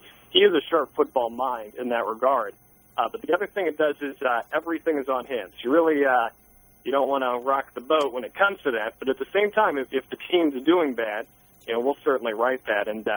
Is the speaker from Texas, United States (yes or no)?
no; Kansas, United States; I'm from Kansas originally. I'm a Kansas Jayhawks guy.